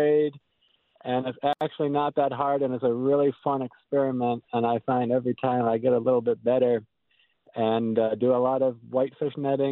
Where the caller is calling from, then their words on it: Duluth, Minnesota, United States; I'm calling from Duluth.